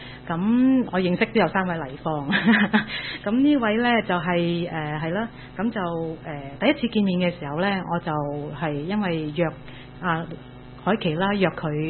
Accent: Hong Kong; 我哋係香港嚟嘅

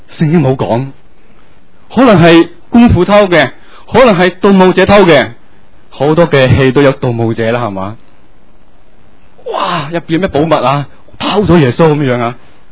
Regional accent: China; 唔同我哋中国人嘅墓穴

